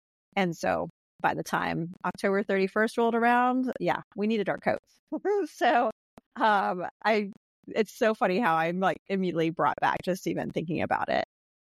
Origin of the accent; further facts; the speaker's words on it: Ohio, United States; I grew up in Ohio